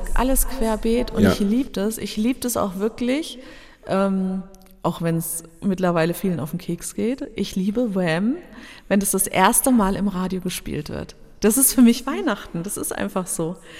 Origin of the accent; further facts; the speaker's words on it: Southern Germany, Germany; born there; denn wir sind nach Süddeutschland, oder meine Eltern sind mit uns nach Süddeutschland gezogen, ich bin auch in Süddeutschland geboren, ja, komme aber eigentlich aus der Ecke von Hannover.